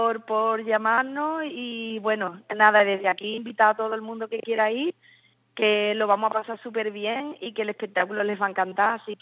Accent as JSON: {"language": "Spanish", "town": "Cádiz", "region": "Andalusia", "country": "Spain", "said": "Bueno, pues la verdad que yo soy de Cádiz, entonces allí desde pequeña la verdad que se vive mucho lo que es la música, el flamenco, ¿sabes?"}